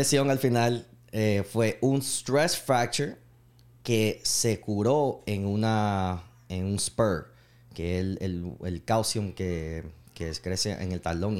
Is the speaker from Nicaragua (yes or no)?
yes; Nicaragua; accent: Nicaraguan; Sí, el acento ahorita mismo se escucha el acento mezclado de Miami. Pero mi acento sí. Volvió puro nicaragüense. Puro nicoya.